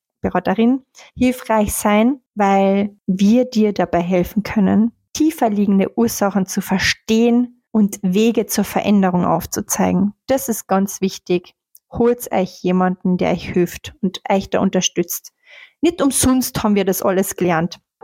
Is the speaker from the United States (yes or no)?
no; Austria; Selbst für mich, aber ich bin ja Österreicherin, ich spreche ja kein richtiges Deutsch.